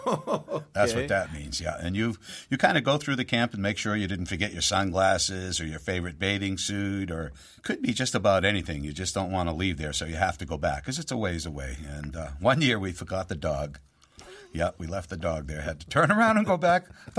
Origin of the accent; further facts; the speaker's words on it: Lewiston, Maine, United States; I grew up in Lewiston, Maine.